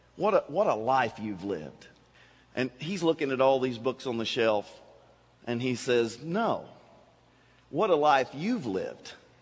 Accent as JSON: {"language": "English", "region": "Kentucky", "country": "United States", "said": "And he found out I'm from Kentucky"}